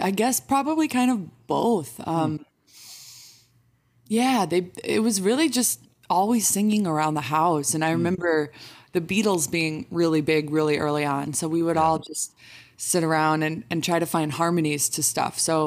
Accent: Chicago, Illinois, United States; So I just remember, I'm from Chicago, and just driving around listening

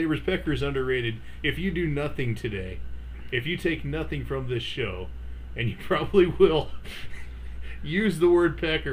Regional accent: Des Moines, Iowa, United States; I'm from Des Moines.

